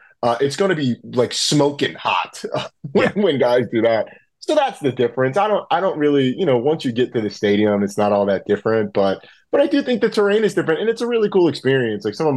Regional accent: Atlanta, Georgia, United States; I'm from Atlanta. I live in Atlanta.

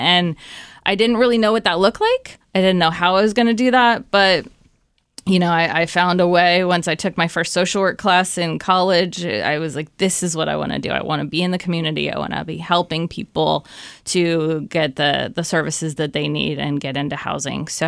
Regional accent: Albuquerque, New Mexico, United States; So I grew up in Albuquerque, New Mexico, far away from here. But in high school, actually, I did a service project at a homeless shelter there.

